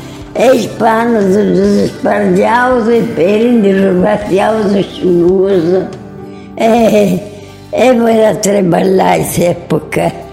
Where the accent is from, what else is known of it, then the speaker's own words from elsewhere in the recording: Bari, Apulia, Italy; born there; sono nata a Bari. Sono 1926, su 30 agosto.